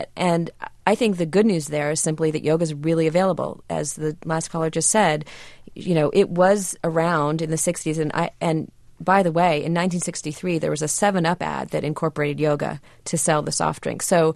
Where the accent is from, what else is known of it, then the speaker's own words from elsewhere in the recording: Los Angeles, California, United States; And I'm from Southern California, too. I'm from Los Angeles.